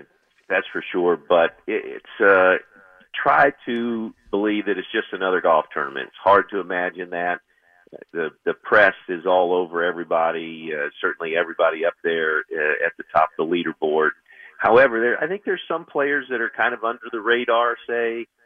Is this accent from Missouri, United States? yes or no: yes; Missouri, United States; I grew up just outside of St. Louis, so saw some great teams back in the 60s